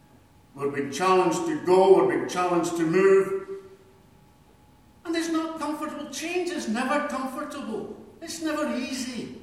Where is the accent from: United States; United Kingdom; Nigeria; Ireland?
United Kingdom; Scotland; I'm Scottish, as you probably have guessed.